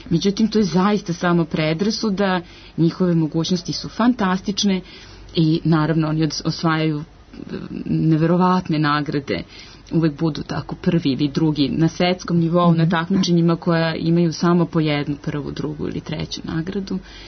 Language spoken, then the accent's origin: Serbian; Belgrade, Serbia; s obzirom na to da sam rođena u Beogradu i da je moje kompletno školovanje i počelo i teklo u Beogradu i kasnije u inostranstvu.